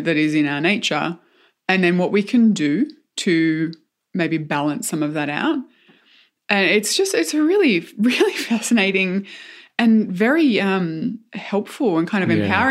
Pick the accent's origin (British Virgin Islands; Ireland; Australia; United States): Australia; I'm Australian.